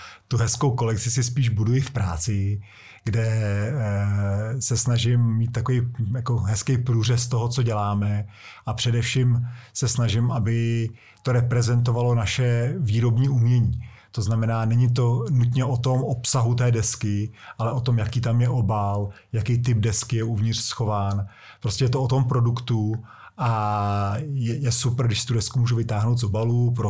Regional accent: Vimperk, South Bohemian Region, Czechia; já pocházím z Vimperka, z jihu Čech, a to je malé město v Sudetech, kde byla největší knihárna a tiskárna kalendářů a knih za první republiky.

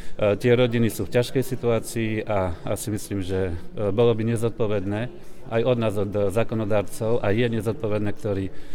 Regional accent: Žilina Region, Slovakia; Ja som z Oravy, pochádzam z 9 detí

